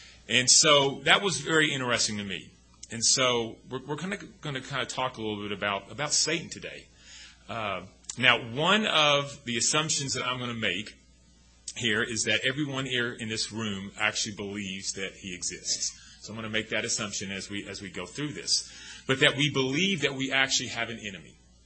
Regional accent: Texas, United States; Being born and raised in Texas, being a true Texan, we kind of think of Colorado as just an extension of Texas at times.

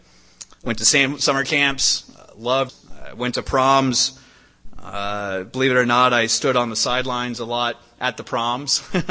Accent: Cincinnati, Ohio, United States; We grew up in Cincinnati, so they did a lot of feast sites in Dayton, Ohio, between Dayton, Ohio and St. Pete, Florida, where my grandparents lived.

